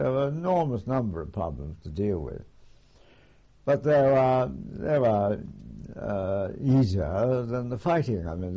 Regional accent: United Kingdom; As a British officer, I've been used to this sort of thing from the time I joined.

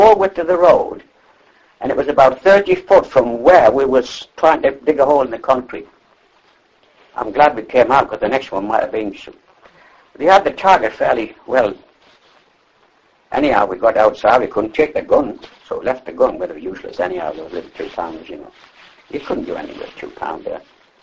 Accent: United Kingdom; I said, hey, we're British.

